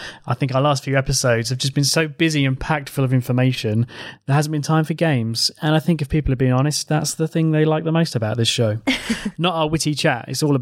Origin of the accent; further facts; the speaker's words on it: Brazil; now in London, United Kingdom; I live in London, or I have lived in London for 10 years, but I'm originally from Brazil